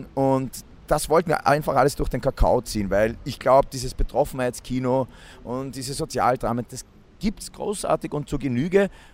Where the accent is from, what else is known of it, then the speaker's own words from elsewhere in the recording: Vienna, Austria; Und dann sind wir aber gleich nach Wien gezogen. Eigentlich bin ich Wiener